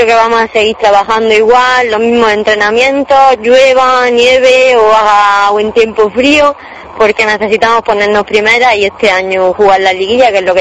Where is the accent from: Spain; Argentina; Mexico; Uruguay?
Spain; Granada, Andalusia; soy granadina a muerte.